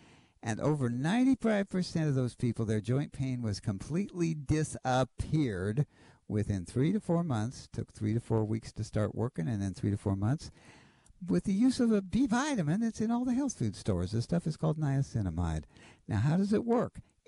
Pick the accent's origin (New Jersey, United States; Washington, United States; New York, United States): Washington, United States; Seattle; Oh, well, I'm from Seattle, ma'am.